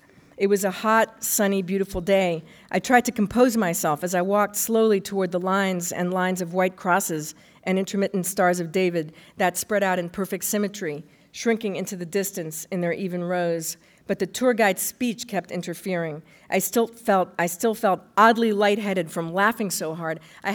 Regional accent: Paris, Île-de-France, France; When I was growing up in France in the 60s, the war was still strong in everybody's mind. There were whispers among the shop owners on the Île Saint-Louis, where I grew up

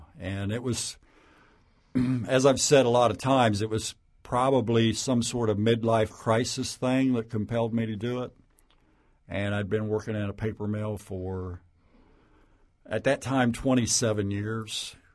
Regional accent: Knockemstiff, Ohio, United States; Well, the title was pretty easy because I grew up in Knock 'em Stiff.

